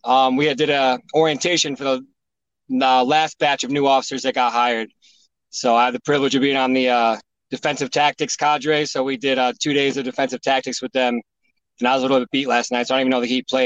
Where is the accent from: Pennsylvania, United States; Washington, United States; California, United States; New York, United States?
Pennsylvania, United States; State College; born there; I was born outside of Philadelphia in State College.